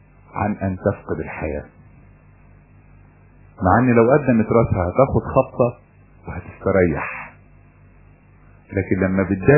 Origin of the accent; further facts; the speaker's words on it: Upper Egypt, Egypt; عندنا في الصعيد